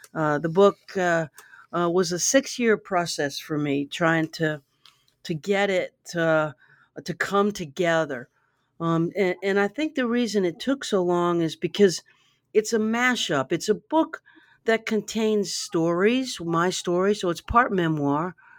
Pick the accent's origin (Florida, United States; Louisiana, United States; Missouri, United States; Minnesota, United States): Louisiana, United States; Baton Rouge; I grew up in Baton Rouge, and you know, the highlight of my week when I was a little person was when the bookmobile came